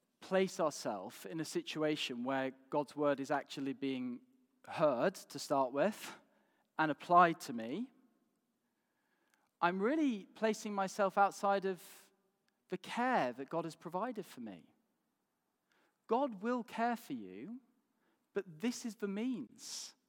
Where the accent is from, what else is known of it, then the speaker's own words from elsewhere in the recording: Yorkshire and the Humber, United Kingdom; I am a Yorkshireman, and I suspect I'm inclined to be a bit stingy